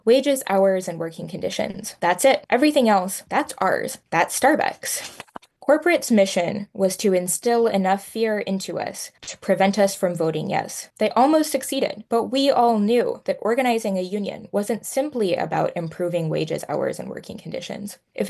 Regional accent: Texas, United States; also born or lived in the South; Well, I'm originally from Texas. I grew up mostly in the South, and I was homeschooled

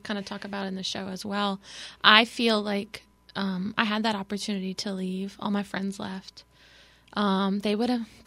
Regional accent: Lafayette, Louisiana, United States; I am from Lafayette, but my dad is from down the bayou

